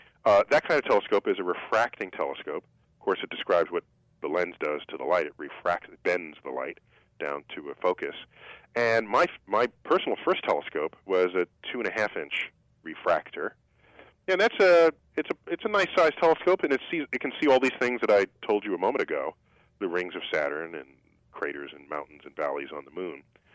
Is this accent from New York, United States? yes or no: yes; New York City, New York, United States; Yeah, I mean, I'm a city kid. In fact, I grew up in New York City, where the night sky, like I said, is a kind of a rare commodity.